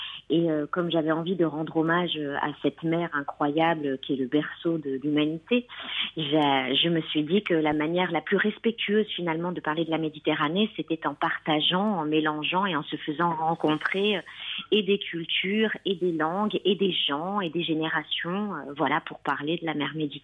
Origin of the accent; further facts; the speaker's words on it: France; born there; moi, je suis née en France et je raconte l'histoire de ma famille